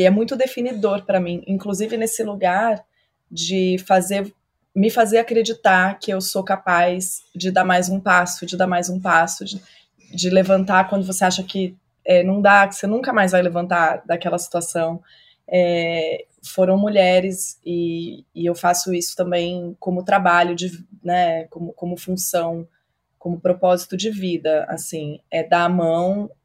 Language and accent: Portuguese; São Paulo, Brazil; now in Rio de Janeiro, Brazil; eu moro no Rio, mas eu sou de São Paulo